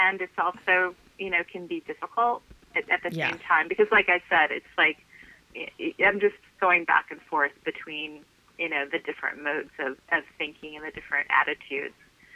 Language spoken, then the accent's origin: English; Snoqualmie, Washington, United States; I grew up in a region of, I mean, it was very diverse. Geographically, it was full of splendor. It was an area in Washington State called Snoqualmie